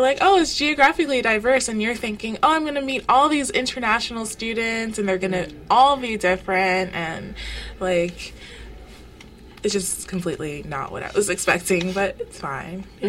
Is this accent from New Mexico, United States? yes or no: no; Florida, United States; for me, I'm from South Florida, so it's a pretty diverse area.